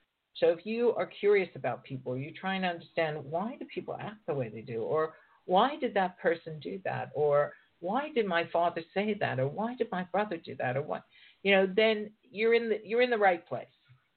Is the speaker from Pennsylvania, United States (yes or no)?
yes; Pittsburgh, Pennsylvania, United States; also born or lived in Los Angeles; now in London, United Kingdom; I'm a girl from Pittsburgh, Pennsylvania. I never thought that I would travel and live in London when I grew up. None of that. I just didn't even understand how I could get out of Pittsburgh, let alone anything else.